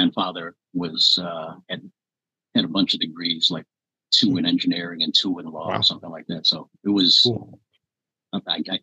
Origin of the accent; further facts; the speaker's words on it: New York, United States; I was born in Brooklyn, in New York, 1972, 51 now. Eventually, we moved out to Queens, went to school out there until like 1990, and then a neighborhood got real bad, so we had to get out.